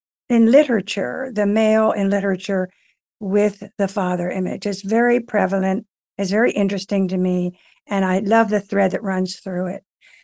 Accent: Trenton, New Jersey, United States; No, I'm from Trenton.

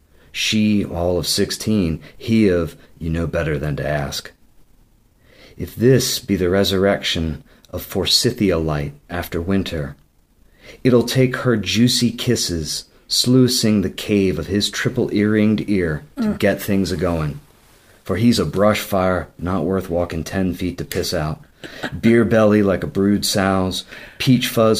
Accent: Richmond, Virginia, United States; I grew up in Virginia, and I grew up in Richmond, but we also had a home down on the Rappahannock River.

